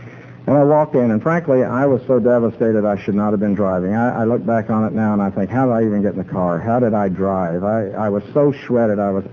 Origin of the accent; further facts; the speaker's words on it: Wichita, Kansas, United States; now in Georgia, United States; even though I'm introduced from Georgia, I grew up in the Kansas and Oklahoma area. I was born in September of 1938